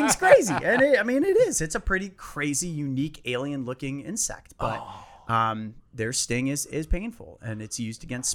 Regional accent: Ohio, United States; And, growing up in Ohio, there's not necessarily anything super dangerous, right?

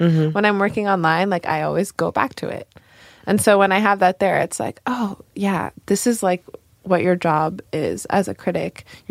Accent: Northeast, United States; I grew up Catholic in the Northeast, which is very different from growing up like, you know, general Christian down south

